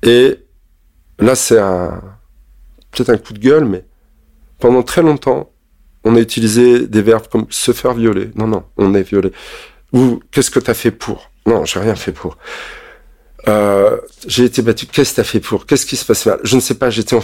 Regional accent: Brittany, France; À ce moment-là, j'ai grandi en Bretagne. En Bretagne, il y a la mer.

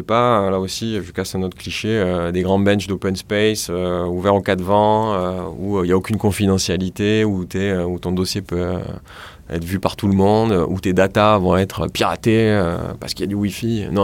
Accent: Marseille, Provence-Alpes-Côte d'Azur, France; J'ai dit non, mais attendez, on est Marseillais, mais on bosse.

